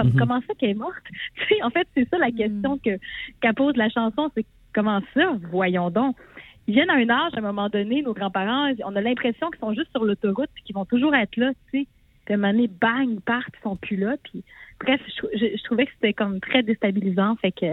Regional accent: Quebec, Canada; moi, je viens de la Gaspésie, puis ma grand-mère, elle s'appelait Dolores, elle venait de Maria

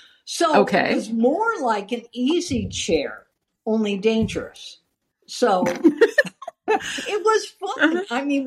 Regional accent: Detroit, Michigan, United States; also born or lived in Upper Peninsula, Michigan; I am originally from Detroit. I went to college in the Upper Peninsula

